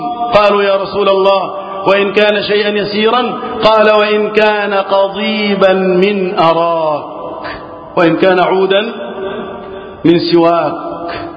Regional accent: Egypt; اللهم احفظ بلدنا مصر وسائر بلاد المسلمين من الفتن

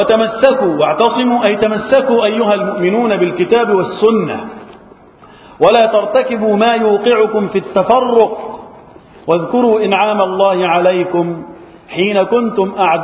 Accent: Egypt; وأن يحفظ بلدنا مصر من الفتن وسائر بلاد المسلمين

